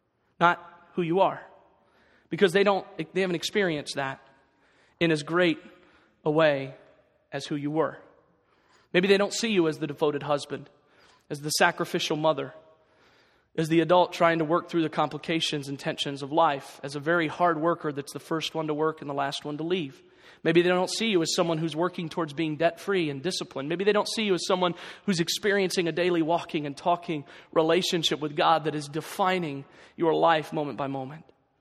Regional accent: Ohio, United States; now in Schoharie County, United States; I'm from Northwest Ohio. I'm very proud of where I grew up at.

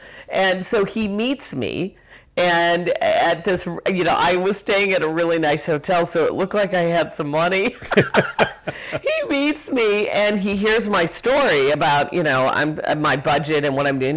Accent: Chicago, Illinois, United States; Honestly, and coming from the Midwest, I mean, I'm just so proud to be a Midwesterner. I'm from Chicago

